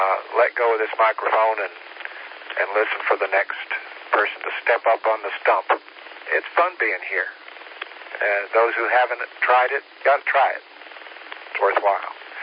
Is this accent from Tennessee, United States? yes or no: yes; Tennessee, United States; I wasn't a river rat like Tom Sawyer was. I was a hillbilly. I grew up in East Tennessee.